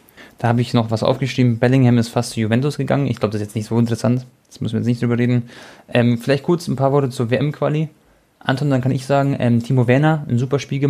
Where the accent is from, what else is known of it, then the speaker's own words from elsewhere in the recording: Croatia; ich bin Kroate